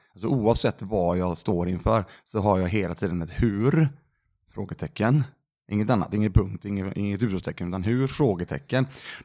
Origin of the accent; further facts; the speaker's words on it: Lindome, Västra Götaland County, Sweden; moved away as an adult; now in Gothenburg, Sweden; Jag har ju bott betydligt längre i västra Frölunda än vad jag faktiskt gjorde i Lindome, där jag är uppvuxen. Så att jag lämnade Lindome när jag var 19.